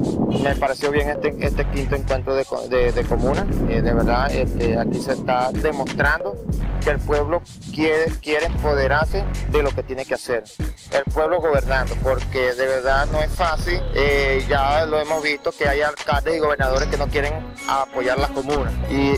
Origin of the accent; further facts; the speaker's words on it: Apure, Venezuela; yo vengo del Estado Apure y … Pertenezco a una comuna ya constituida como una agroproductiva socialista Río Apure de la parroquia San Vicente.